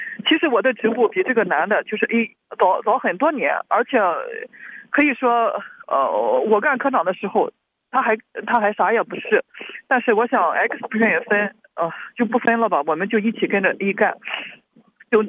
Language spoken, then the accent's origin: Chinese; Shandong, China; 我是来自山东的